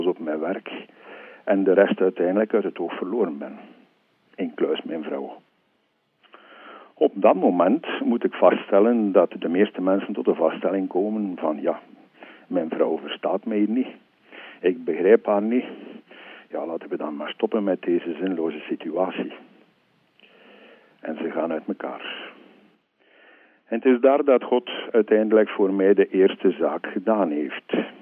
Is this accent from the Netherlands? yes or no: no; Sint-Niklaas, East Flanders, Belgium; born there; Ik ben geboren in Sint-Niklaas en ik woon in Sint-Niklaas.